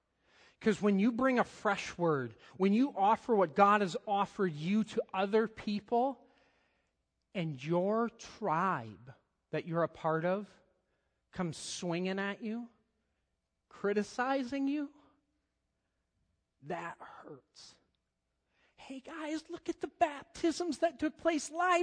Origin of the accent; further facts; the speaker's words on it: Hudsonville, Michigan, United States; now in Muskegon, United States; I grew up in Hudsonville, Michigan. I am now in Muskegon, Michigan.